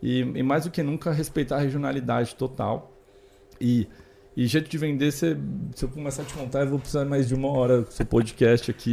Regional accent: Brazil; falam de onde eu sou, apesar do sotaque óbvio, né? Para paulista não é tanto, mas pergunto onde eu sou, eu falo que eu sou do Brasil

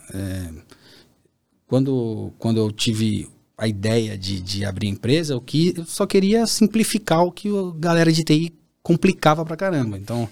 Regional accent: São Paulo, Brazil; born there; natural de quem vem da periferia de São Paulo, né? Nasci no Campo Limpo, aqui em São Paulo

